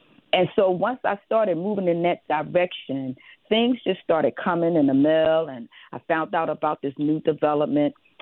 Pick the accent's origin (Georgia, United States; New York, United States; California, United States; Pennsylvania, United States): Pennsylvania, United States; Philadelphia; I'm originally from North Philly.